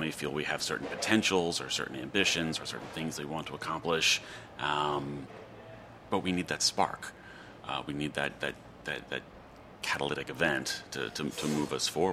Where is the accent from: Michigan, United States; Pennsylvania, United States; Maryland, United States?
Maryland, United States; Baltimore; I grew up in Baltimore in the 1970s, and you know, in the mid to late 70s, as we know from history lessons, we were in a state of economic decline.